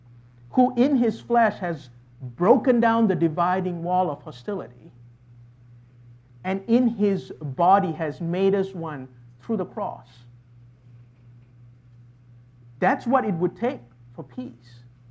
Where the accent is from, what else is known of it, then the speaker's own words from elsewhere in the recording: Malaysia; When I was growing up in Malaysia, one of the things that I remember about Palm Sunday